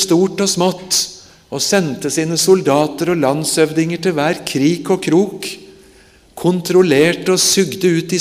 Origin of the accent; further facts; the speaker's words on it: Japan; Ellers er jeg født og vokst opp i Japan som misjonær barn.